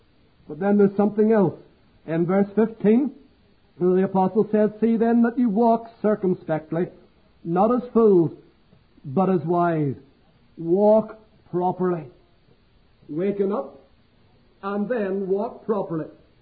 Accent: Northern Ireland, United Kingdom; I come from Northern Ireland, and in our worship, we are very simplistic.

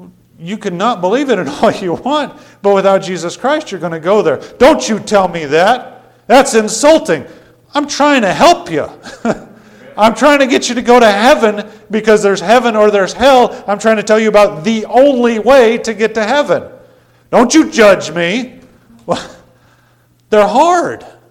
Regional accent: United States; I'm an American, you're an American, we both have liberty, we both have freedom.

